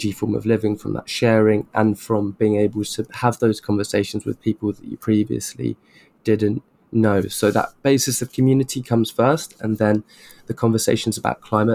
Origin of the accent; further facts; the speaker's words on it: Burgess Hill, South East England, United Kingdom; In my hometown of Burgess Hill, I didn't know my neighbours growing up.